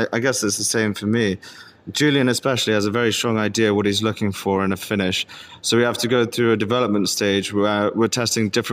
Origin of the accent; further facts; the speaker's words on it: Hong Kong; also born or lived in London; now in Vietnam; So I'm an expat kid. I grew up in Hong Kong.